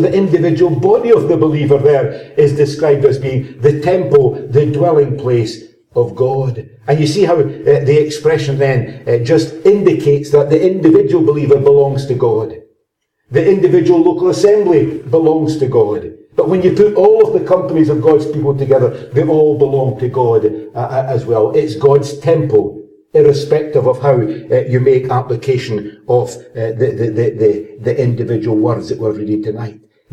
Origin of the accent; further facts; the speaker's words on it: Burntisland, Scotland, United Kingdom; I was brought up in Burnt Island.